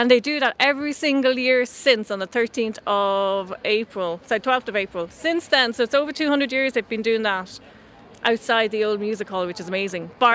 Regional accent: Lucan, Leinster, Ireland; Okay, so I'm originally from Lucan. Yeah. Just turned 50 last year, so half a century old.

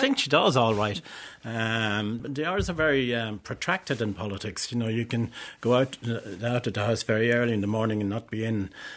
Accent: Dundalk, Leinster, Ireland; I grew up in Dundalk, County Louth. My father owned a small business in sort of selling fuel. So we weren't well off in any kind of way at all, but it was a very secure childhood.

